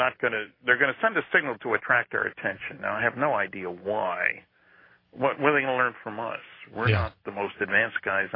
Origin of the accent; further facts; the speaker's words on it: New Jersey, United States; I grew up in New Jersey where, you know, the three New York teams in baseball, and I was a Dodger fan as it happened.